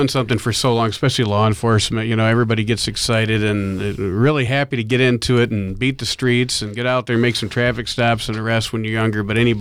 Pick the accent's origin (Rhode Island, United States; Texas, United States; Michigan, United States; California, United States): Michigan, United States; Kalamazoo; So I'm from the Kalamazoo area. The city of Kalamazoo is where I was born and raised and graduated from.